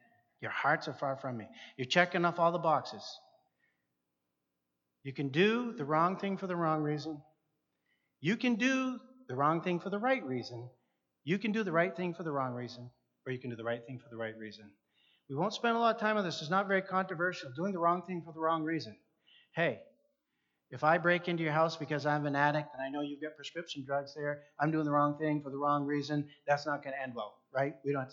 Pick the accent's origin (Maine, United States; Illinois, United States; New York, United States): Maine, United States; Milo; Now, I was raised in a Christian home, and I grew up in Milo, Maine. Really, I grew up in Katahdin Ironworks, if anybody knows where that is, but we would winter in the big city of Brownville and Milo.